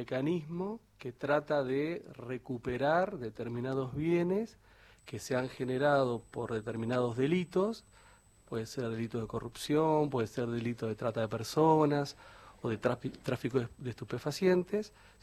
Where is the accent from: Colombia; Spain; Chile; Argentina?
Argentina; La Pampa; Soy de La Pampa, sí